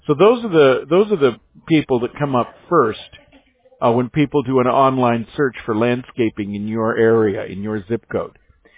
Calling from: California, United States; I'm calling you from Orange County, California

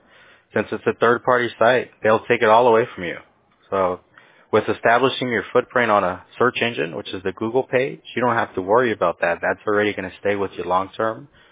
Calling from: California, United States; I'm in California. Yeah, our company is based in California. Mm-hmm. Yep.

